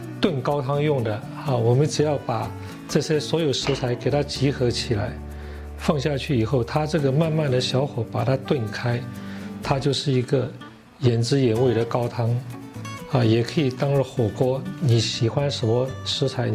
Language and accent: Chinese; Myanmar; 大家好，我是来自缅甸的